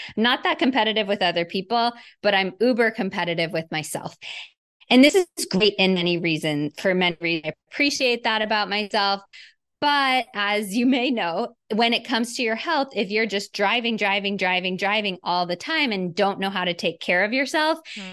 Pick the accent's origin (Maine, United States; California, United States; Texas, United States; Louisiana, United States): Texas, United States; Dallas; also born or lived in Boston / New York / Miami / Chicago; So I live in Dallas. I grew up mostly in Dallas, then moved all over the place, Boston, New York, Miami, Chicago, and eventually wound up back here in Dallas where my family is.